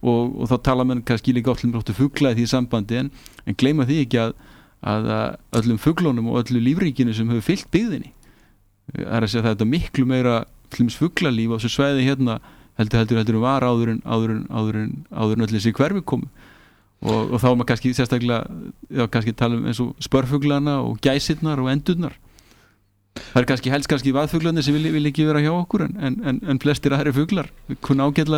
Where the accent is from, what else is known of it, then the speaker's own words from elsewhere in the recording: Reykjavik, Capital Region, Iceland; ég er uppalinn í Laugardalnum þar var þá sko, á níunda áratugnum og það var sveit í borg það voru þar með kýr og sauðfé